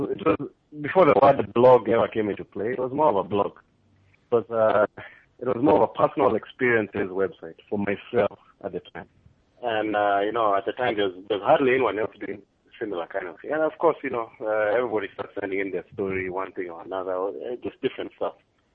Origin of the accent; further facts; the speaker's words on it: Kenya; moved away as an adult; now in United States; Okay, I mean, of course, you know, I'm a Kenyan. I started out at University of Nairobi, and before I came to the U.S., I was actually taking mechanical engineering.